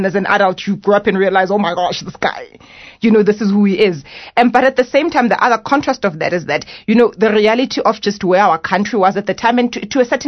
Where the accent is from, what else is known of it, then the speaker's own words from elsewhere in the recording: Soweto, Gauteng, South Africa; So I was born in Soweto, grew up in Orlando West, and really grew up during the time, you know, when the country was transitioning, you know, going from apartheid, going into democracy.